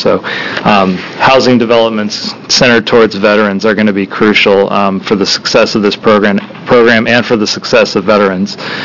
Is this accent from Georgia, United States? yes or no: no; Oregon, United States; I'm from Central Oregon.